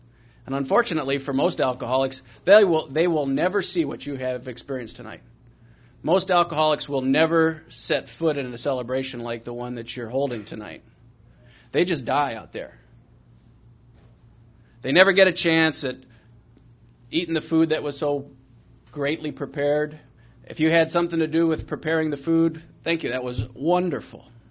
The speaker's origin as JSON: {"language": "English", "town": "Chicago", "region": "Illinois", "country": "United States", "tie": "born or raised there", "said": "I grew up in Chicago, and he blew his arm out before he made it."}